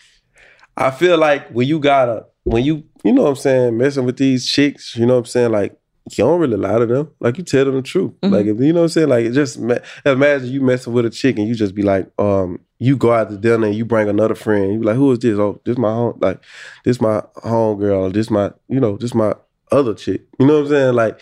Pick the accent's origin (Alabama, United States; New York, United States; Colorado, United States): Alabama, United States; Like, I'm from Alabama, bro. I never been out of Alabama, you know what I'm saying?